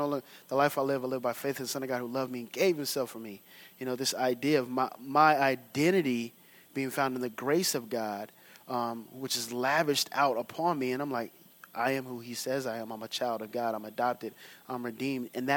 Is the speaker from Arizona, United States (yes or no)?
no; North Carolina, United States; I'm from North Carolina, man. Forget Texas.